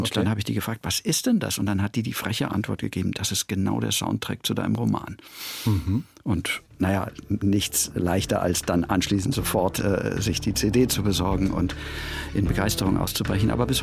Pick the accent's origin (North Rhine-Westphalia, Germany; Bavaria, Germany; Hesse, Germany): Bavaria, Germany; Munich; Also ich bin dann übrigens sehr bald umgezogen worden nach München. Ich bin eigentlich in München groß geworden.